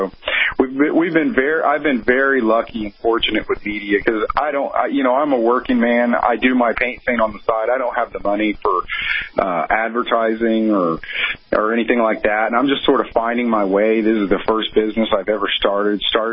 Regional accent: Houston, Texas, United States; I'm from Houston, it's a pretty big city, so.

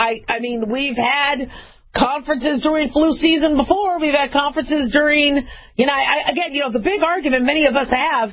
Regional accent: Phoenix, Arizona, United States; also born or lived in Los Angeles / Las Vegas; I know I was born in LA, I grew up in Phoenix and Vegas, but Vegas is now my hometown, all right?

